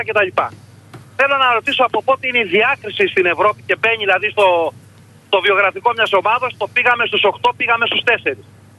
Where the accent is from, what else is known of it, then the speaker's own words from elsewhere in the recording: Thebes, Central Greece, Greece; also born or lived in Germany; είμαι και από τη Θήβα. … από τη Θήβα.